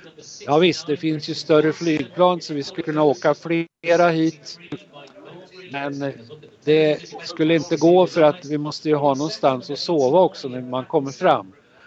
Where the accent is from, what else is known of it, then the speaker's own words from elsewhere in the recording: Sweden; Vi som är här, vi är alltså 100 svenskar som flög i ett charterflyg från Arlanda i torsdags morse.